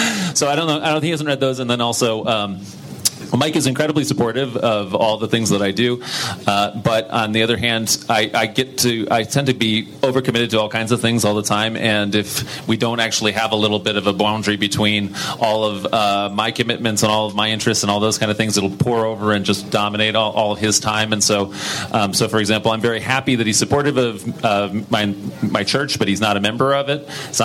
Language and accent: English; Toronto, Ontario, Canada; So I'm from Toronto